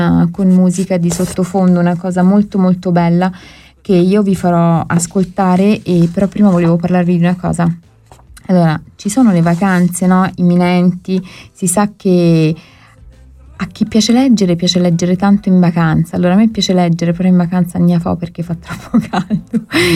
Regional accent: Apulia, Italy; accent: Salentino; all'inizio inizi proprio con il nostro dialetto salentino, inconfondibile.

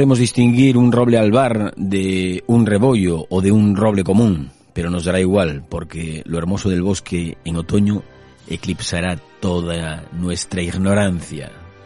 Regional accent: Grandas de Salime, Asturias, Spain; cuando algunos visitantes del Museo Etnográfico de Grandas, de aquí de mi pueblo, le decían a mi padre, que era el director

